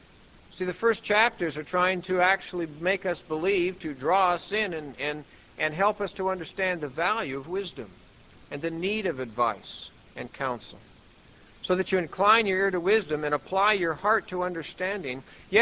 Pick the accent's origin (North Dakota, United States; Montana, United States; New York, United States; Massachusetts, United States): Montana, United States; Butte; also born or lived in Anaconda; I've worked in smelters growing up in Butte and Anaconda, Montana. That was all mining in there.